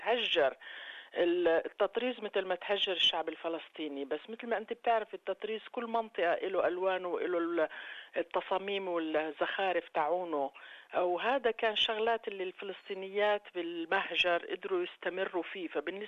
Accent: Amman, Amman Governorate, Jordan; also born or lived in Damascus, Syria / Beirut, Lebanon; فأصبحنا لاجئين في رام الله أولا ومن ثم في عمان. أنا ولدت تكنيكلي من دمشق ولكني ربيت في عمان أو ربيت بين عمان ودمشق وين بيت جدي وبيروت وين كان عندنا قرايب.

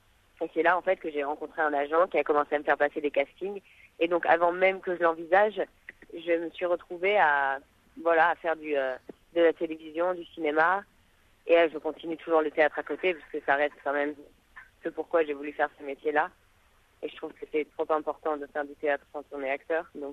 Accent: Bordeaux, Nouvelle-Aquitaine, France; j'étais venue à Paris, parce que je viens de Bordeaux, et j'étais venue à Paris faire une école de théâtre.

